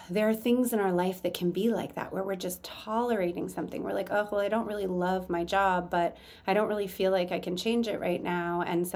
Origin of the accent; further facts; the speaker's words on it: California, United States; now in Los Angeles, United States; I live in LA, but I'm from the Bay Area.